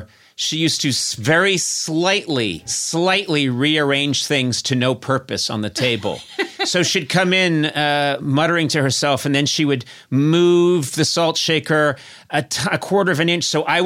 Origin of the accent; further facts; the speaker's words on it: Brookline, Massachusetts, United States; I grew up in Brookline, Massachusetts, birthplace.